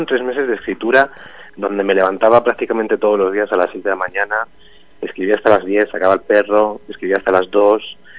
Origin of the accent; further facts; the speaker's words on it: Vera, Andalusia, Spain; yo me he inspirado mucho en mi pueblo, en Vera, en la gente, en cómo somos los almerienses, en nuestra forma de expresarnos.